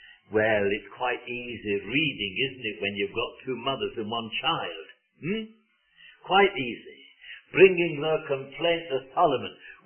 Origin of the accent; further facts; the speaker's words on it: Widnes, North West England, United Kingdom; born there; No, I'm not a Scot. But I was born in a town, Widnes, in the south of Lancashire, just on the River Mersey.